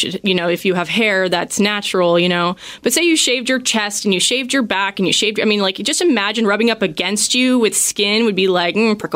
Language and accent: English; California, United States; now in Seattle, United States; I'm from California, where this thing would probably, you know, be more of a success. Yet here I come to Seattle